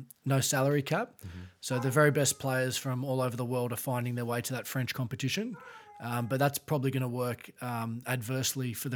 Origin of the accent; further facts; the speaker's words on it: Sydney, New South Wales, Australia; Okay, so I'm from Sydney, Australia.